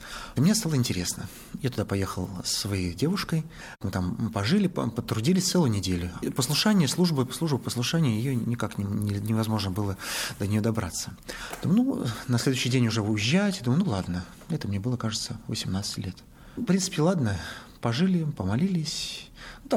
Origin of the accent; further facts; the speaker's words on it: Kirovsk, Murmansk Oblast, Russia; born there; Я родился в Мурманской области, в городе Кировске.